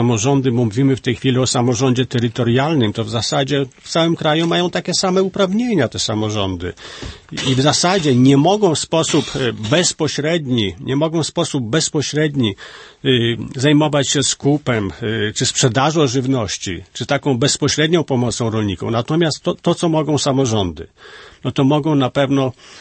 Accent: Podlaskie Voivodeship, Poland; U mnie na Podlasiu no, mamy taki powiat Siemiatycze

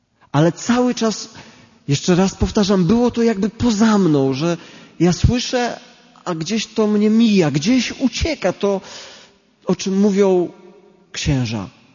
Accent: Biała Podlaska, Lublin Voivodeship, Poland; Ja pochodzę z tej samej parafii, co on, z Białej Podlaski, z parafii Chrystusa Miłosiernego

